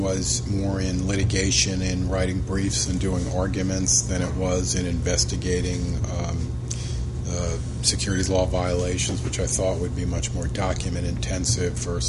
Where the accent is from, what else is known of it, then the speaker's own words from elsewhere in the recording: Valley Stream, New York, United States; No, I grew up in Long Island, Valley Stream, specifically, in New York State.